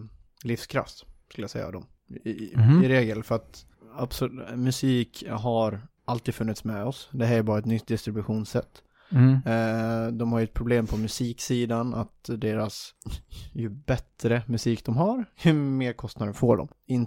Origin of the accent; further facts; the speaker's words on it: Dalarna County, Sweden; Jag är från Dalarna. Skärp dig.